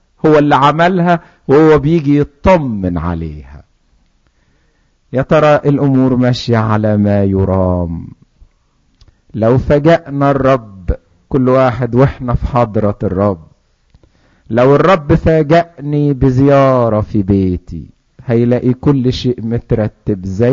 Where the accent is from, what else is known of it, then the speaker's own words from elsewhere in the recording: Egypt; عندنا في مصر يهمهم قوي يشوفوا ده مصنوع فين